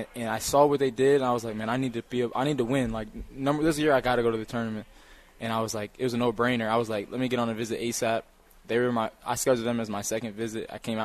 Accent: Atlanta, Georgia, United States; I'm from Atlanta, though.

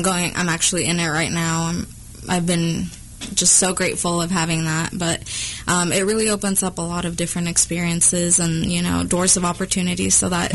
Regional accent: Mexico City, Mexico; And so growing up in Mexico City for part of my life, one of the most vivid memories I have are actually of the streets.

